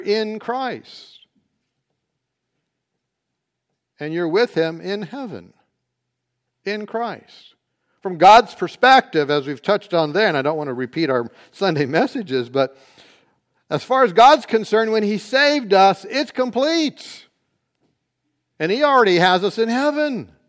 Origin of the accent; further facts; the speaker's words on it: North Carolina, United States; I grew up in Eastern North Carolina amongst Free Will Baptists, and they believe that you can lose it.